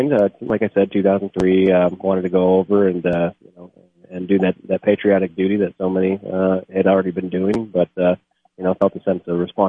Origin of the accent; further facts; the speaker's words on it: Charlevoix, Michigan, United States; I'm from Charlevoix, Michigan, originally. Graduated from Whitehall, Michigan.